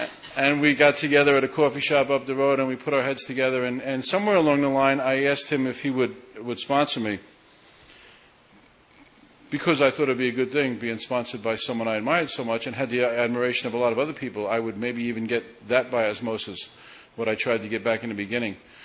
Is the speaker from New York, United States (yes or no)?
yes; Staten Island, New York, United States; I grew up on Staten Island, and I heard about guys from Brooklyn that he was talking about that I felt like I knew intimately, you know.